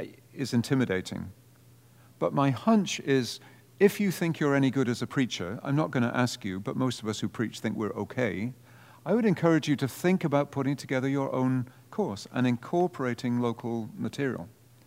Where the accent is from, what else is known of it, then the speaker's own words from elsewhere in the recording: Wales, United Kingdom; Why is it always England? I'm Welsh and I kind of resent this English thing.